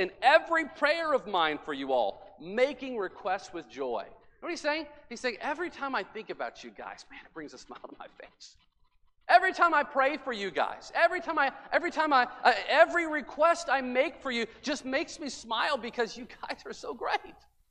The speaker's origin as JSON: {"language": "English", "region": "Illinois", "country": "United States", "tie": "born or raised there", "said": "I'll go back to the church I grew up in Illinois."}